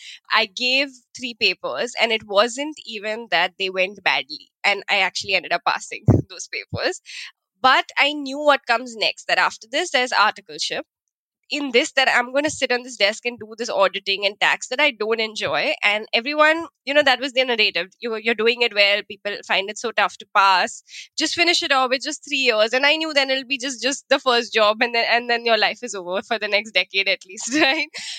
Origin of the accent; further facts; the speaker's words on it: Mumbai, Maharashtra, India; I have been born and brought up in Bombay. So I think I spent a large part of my life here and I'm back here.